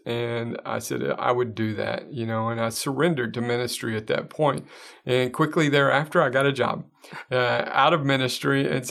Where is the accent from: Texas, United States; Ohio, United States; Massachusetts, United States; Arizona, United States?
Texas, United States; So I was born in Texas. I grew up in a very small town in the panhandle of Texas.